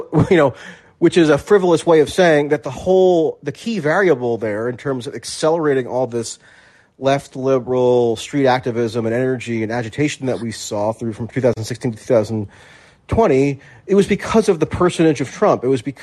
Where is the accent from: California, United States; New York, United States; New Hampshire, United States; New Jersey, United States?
New Jersey, United States; and even in my hometown in New Jersey, where I would never have in a million years thought that there would be a protest march